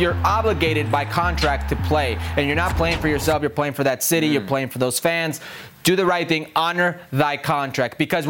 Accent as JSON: {"language": "English", "town": "Las Vegas", "region": "Nevada", "country": "United States", "said": "I am from Vegas."}